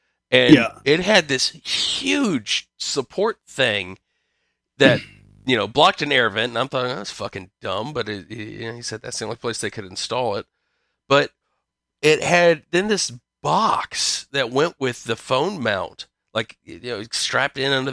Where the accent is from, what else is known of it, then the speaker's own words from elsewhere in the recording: United States; I guess everybody else does call that football, but I'm American.